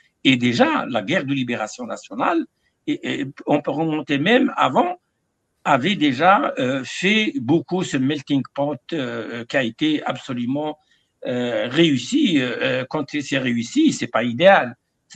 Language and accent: French; Kabylie, Algeria; Moi, je vis en Kabylie, ma famille est en Kabylie, on est né en Kabylie, on a grandi en Kabylie. Depuis, je peux remonter dans ma généalogie de manière scientifique jusqu'au XVIe siècle dans la Kabylie.